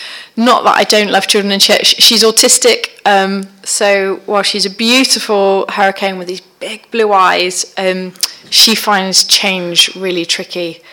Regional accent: Cheltenham, South West England, United Kingdom; from Script Union. I've worked for SU for, it will be 11 years in November. Clearly I started when I was 15, if only. I am Gloucestershire born and bred, raised in the mighty town of Cheltenham.

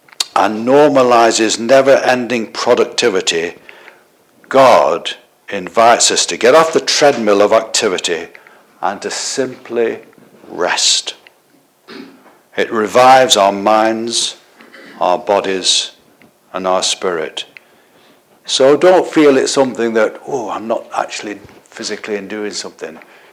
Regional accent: North West England, United Kingdom; when I was in Lancashire, growing up in Lancashire, our church used to organise days out.

